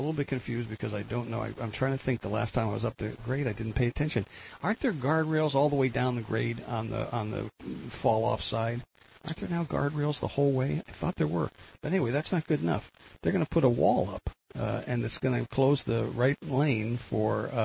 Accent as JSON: {"language": "English", "town": "East Orange", "region": "New Jersey", "country": "United States", "tie": "born or raised there", "said": "I was born in East Orange. I wasn't raised in Newark, but I was raised nearby there."}